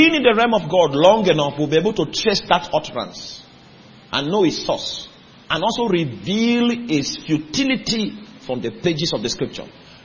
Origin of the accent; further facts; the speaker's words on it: Lagos, Nigeria; Let me tell you where I'm coming from. I'm coming from Lagos. The name of the place where I'm coming from is called Lagos.